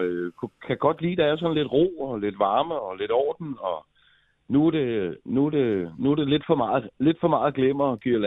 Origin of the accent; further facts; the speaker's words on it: Stevns, Zealand, Denmark; Og første juledag, den er hernede på Stevns på landet, hvor jeg kommer fra.